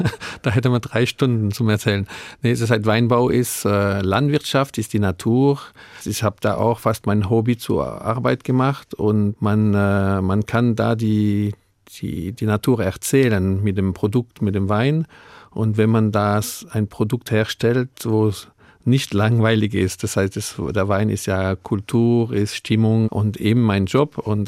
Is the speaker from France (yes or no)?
yes; Grand Est, France; accent: Alsatian; Ja, ich bin mit Elsässisch aufgewachsen. Das heißt, ich habe schon Elsässer Akzent.